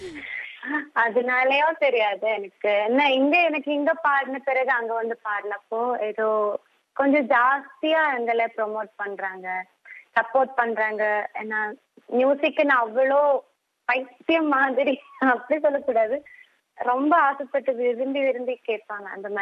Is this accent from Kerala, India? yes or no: yes; Alappuzha, Kerala, India; now in Chennai, India; நான் வந்து கேரளாவில் அலப்பின்னு ஒரு இடத்துல தான் என்னோட சொந்த ஊர். இங்க படிச்சு இப்போ மெட்ராஸ் யூனிவர்சிட்டி மியூசிக் எம்ஏ முடிச்சாச்சு. இப்போதுக்கு அப்புறம் நான் சென்னை செட்டில் ஆயிட்டேன்.